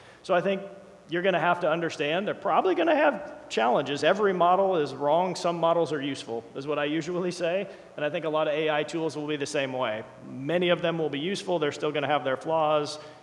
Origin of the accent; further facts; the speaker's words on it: Iowa, United States; I'm a guy from Southwest Iowa, and my language isn't as perfect as I would like it to be